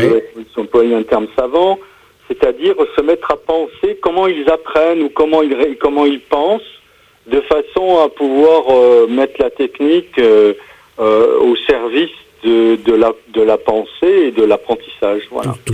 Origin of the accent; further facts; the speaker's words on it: Grand Est, France; Non, à l'origine, je suis lorrain.